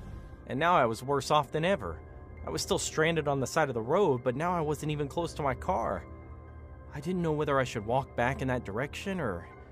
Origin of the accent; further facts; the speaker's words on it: Riverside, California, United States; Besides, I grew up in Riverside, and I'd literally never seen anyone hitchhike in real life before.